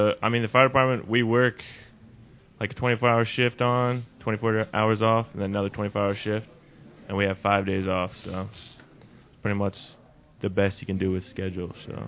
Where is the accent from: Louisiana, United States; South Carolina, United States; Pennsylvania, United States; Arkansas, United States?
Pennsylvania, United States; I'm actually from up north. I'm from Pennsylvania. And I moved down here for school